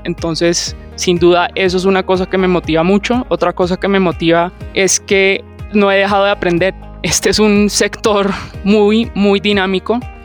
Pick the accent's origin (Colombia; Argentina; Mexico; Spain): Colombia; also born or lived in Latin America; también soy colombiana, pero viví en muchos países en América Latina creciendo a lo largo de mis años de colegio